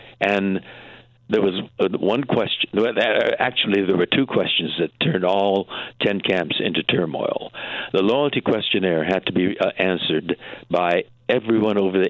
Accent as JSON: {"language": "English", "country": "United States", "tie": "born or raised there", "said": "We weren't the enemy, and we weren't aliens. We're American-born, educated here."}